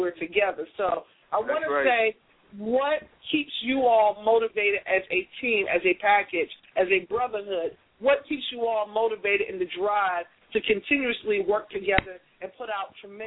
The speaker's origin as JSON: {"language": "English", "country": "Jamaica", "said": "I'm Jamaican."}